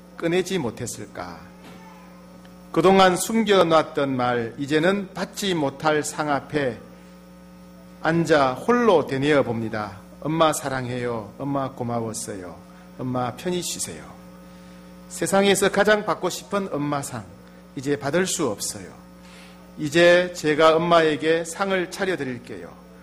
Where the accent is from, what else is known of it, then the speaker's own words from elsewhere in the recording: Gyeongsang, South Korea; 네, 제가 경상도 사람입니다.